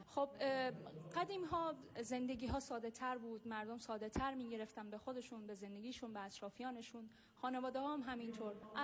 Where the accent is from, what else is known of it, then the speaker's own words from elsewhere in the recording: Mashhad, Razavi Khorasan, Iran; born there; 25 سالمه ساکن ایران و در مشهد متولد شدم و یک مهاجر افغانستانی